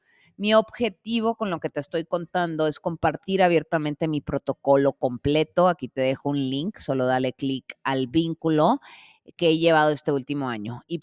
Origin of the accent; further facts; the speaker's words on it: Guaymas, Sonora, Mexico; Por si no sabías, soy de Guaymas, Sonora.